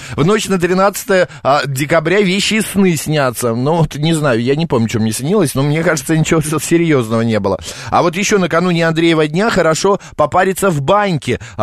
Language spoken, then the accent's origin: Russian; Moscow, Russia; мы, москвичи